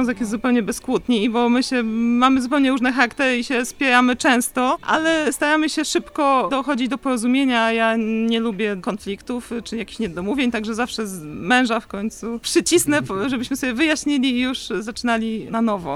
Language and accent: Polish; Wrocław, Lower Silesian Voivodeship, Poland; Oboje z mężem urodziliśmy się we Wrocławiu, także jesteśmy rodowitymi wrocławianami.